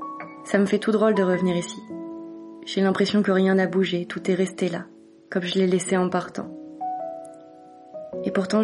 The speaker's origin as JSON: {"language": "French", "town": "Cambrai", "region": "Hauts-de-France", "country": "France", "tie": "born or raised there", "said": "je suis née ici, à Cambrai, en 1992, et j'ai passé les 18 premières années de ma vie dans ce quartier, un peu plus haut, à la résidence de Guise."}